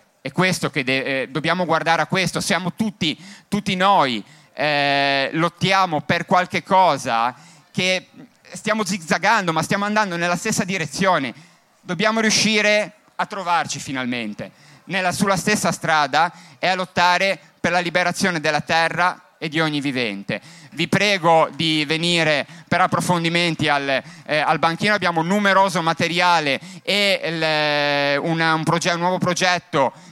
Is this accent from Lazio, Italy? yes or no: no; Genoa, Liguria, Italy; moved away; io sono originario di Genova, ora non vivo più lì, sono originario di Genova